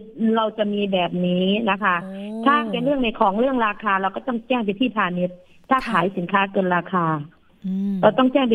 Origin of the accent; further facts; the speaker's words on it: Roi Et, Thailand; ร้อยเอ็ดที่เราทำได้เพราะว่าเราเป็นคนร้อยเอ็ด